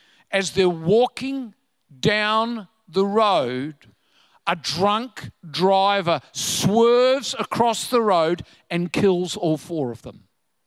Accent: New Zealand; Now, I'm a New Zealander. Have we got any Kiwis?

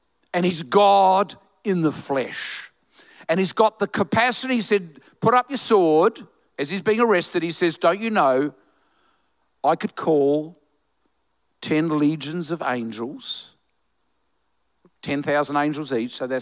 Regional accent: New Zealand; I'm a New Zealander, you see, so I can tell this joke.

